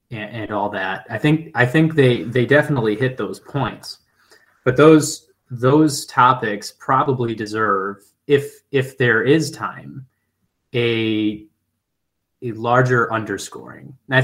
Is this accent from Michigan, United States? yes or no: yes; Macomb Township, Michigan, United States; I grew up around Macomb Township, went to Macomb, Dakota High School.